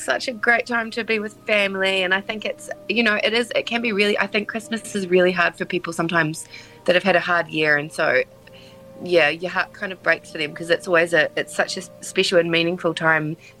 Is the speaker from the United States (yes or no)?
no; Whangarei, Northland, New Zealand; Like, yeah, I'm just from Whangarei.